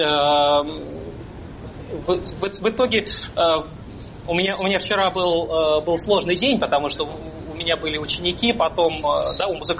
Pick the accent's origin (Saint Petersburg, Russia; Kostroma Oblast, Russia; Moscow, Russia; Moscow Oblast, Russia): Saint Petersburg, Russia; now in Germany; в моем родном городе Петербурге